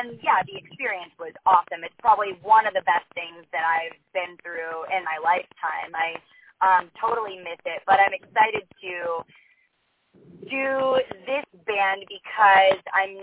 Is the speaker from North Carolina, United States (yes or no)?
yes; North Carolina, United States; now in Los Angeles, United States; So I'm from North Carolina as well, but I moved out here to Los Angeles in like 2005 to do acting and music